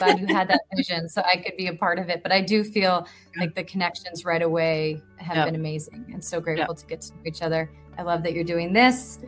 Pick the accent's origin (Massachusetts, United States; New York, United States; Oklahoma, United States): New York, United States; now in Salt Lake City, United States; I grew up outside New York City. I would live there if it was up to me.